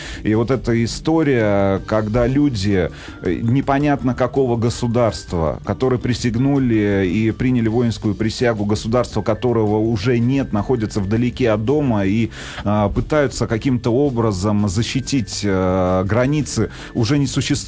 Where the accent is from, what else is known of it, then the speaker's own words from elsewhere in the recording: Kurgan-Tyube, Khatlon, Tajikistan; вся гражданская война, по сути дела говоря, началась в моем родном городе, Курган-Тюбе